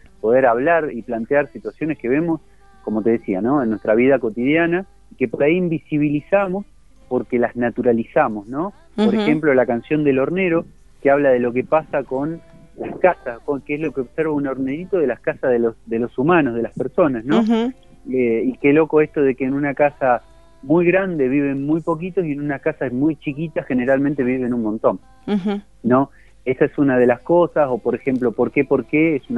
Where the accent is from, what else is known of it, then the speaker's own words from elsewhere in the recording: Santa Fe, Argentina; queda lejos de donde vivimos nosotros, que somos de Santa Fe, que seguimos viviendo en Santa Fe